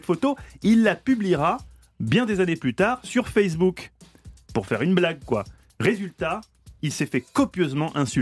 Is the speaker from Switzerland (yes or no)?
yes; Switzerland; Les gens savent que je suis quelqu'un de très honnête. Oh, je suis suisse.